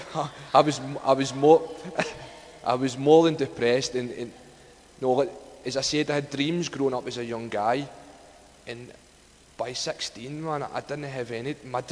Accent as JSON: {"language": "English", "town": "Glasgow", "region": "Scotland", "country": "United Kingdom", "said": "I'm from Glasgow, just outside Glasgow, and I'm 30 years old. And I was brought up in a loving family."}